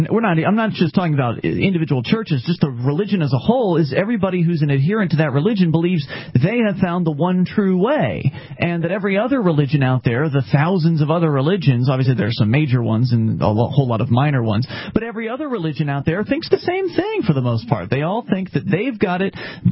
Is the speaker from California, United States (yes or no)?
no; Florida, United States; I grew up a Presbyterian in Florida, and, you know, I went to church camp and everything